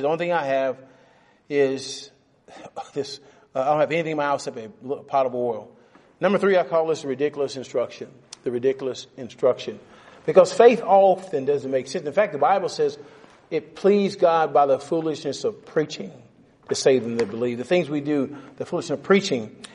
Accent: Canada; Lord, I'm from Canada.

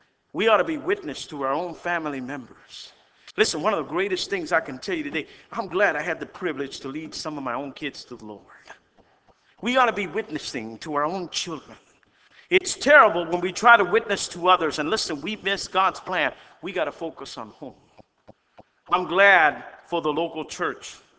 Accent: United States; I love America. I'm an American.

